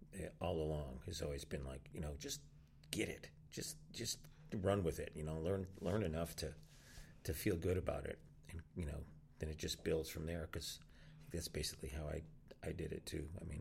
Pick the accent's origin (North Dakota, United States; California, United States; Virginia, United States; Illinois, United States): Illinois, United States; Chicago; Chicago, yeah.